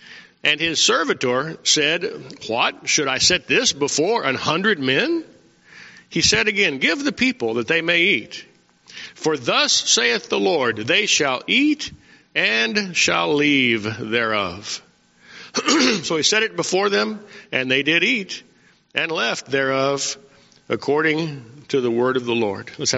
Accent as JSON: {"language": "English", "town": "Carlsbad", "region": "New Mexico", "country": "United States", "tie": "born or raised there", "said": "When I was a young man, I grew up in Carlsbad, New Mexico, and this was back in the 1960s, and we didn't have a whole lot of money."}